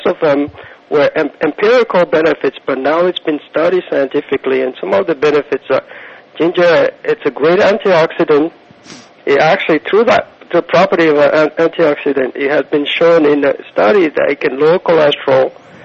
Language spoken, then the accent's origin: English; Ghana; also born or lived in Togo; We both of us actually grew up in West Africa. I'm more from Ghana, between Ghana and Togo